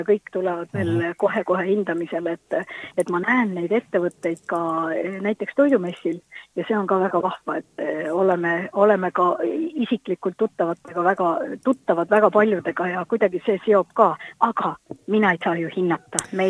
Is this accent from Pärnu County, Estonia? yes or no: yes; Pärnu County, Estonia; Pärnumaalt, et kust on kõik suured toidutööstused kahjuks aastate jooksul lahkunud ja see on minu kodukant